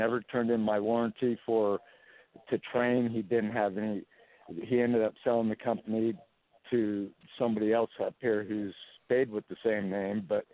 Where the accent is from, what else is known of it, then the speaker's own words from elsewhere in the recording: Cave Creek, Arizona, United States; I grew up in Cave Creek